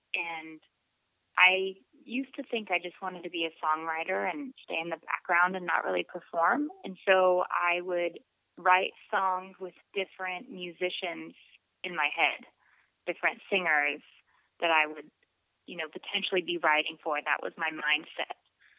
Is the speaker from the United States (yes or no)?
yes; Austin, Texas, United States; I think part of it is that I grew up in Austin, and I grew up doing music.